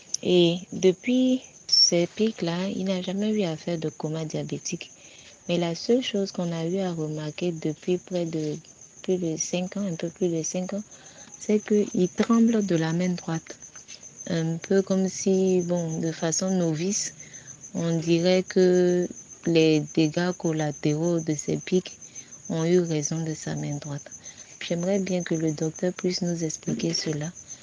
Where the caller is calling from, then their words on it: Abidjan, Côte d’Ivoire; d'Abidjan, j'ai 38 ans